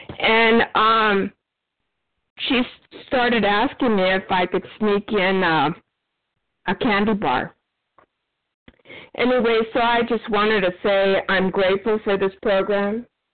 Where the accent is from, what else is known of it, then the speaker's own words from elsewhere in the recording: San Jose, California, United States; I'm from San Jose.